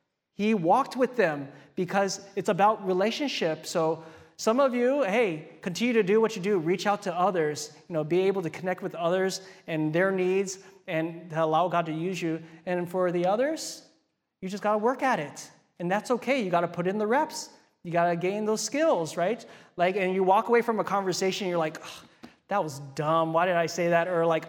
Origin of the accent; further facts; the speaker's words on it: Hawaii, United States; also born or lived in Arizona / Wisconsin; I did my seminary in Wisconsin, which is a huge contrast from growing up in Hawaii and then going doing my undergrad in the desert in Arizona